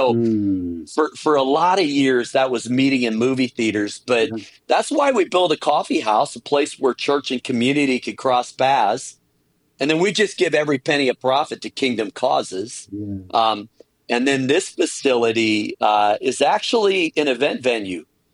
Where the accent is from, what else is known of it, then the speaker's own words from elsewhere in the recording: Chicago, Illinois, United States; also born or lived in Minneapolis / Wisconsin; Well, I'm a Midwest guy, kind of like you.